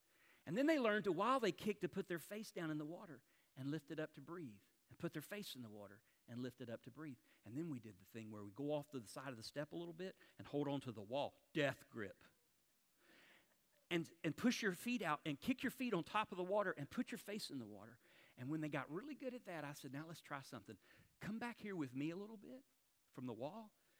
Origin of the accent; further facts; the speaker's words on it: Florida, United States; There were any alligators in that water? We're from Florida. You always have to ask.